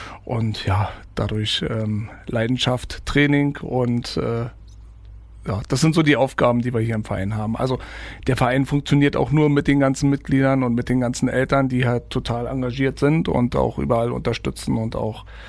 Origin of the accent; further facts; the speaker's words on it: Potsdam, Brandenburg, Germany; Ich komme aus Potsdam